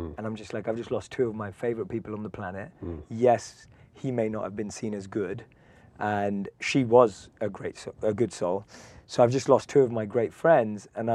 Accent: London, United Kingdom; I was a normal, average kid growing up in London

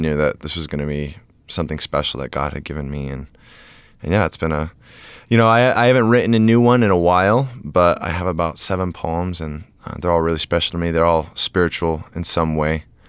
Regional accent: Massachusetts, United States; I'm from Massachusetts.

